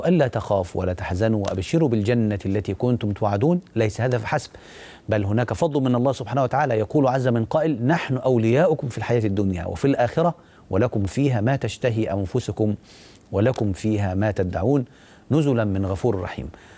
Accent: Egypt; عندنا في مصر،

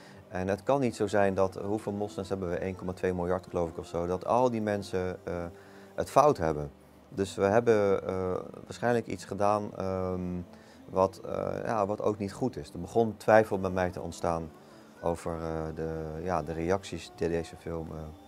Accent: The Hague, South Holland, Netherlands; Ik kom uit een christelijk gezin oorspronkelijk, geboren en getogen in Den Haag. Ik ben de oudste van 5 kinderen.

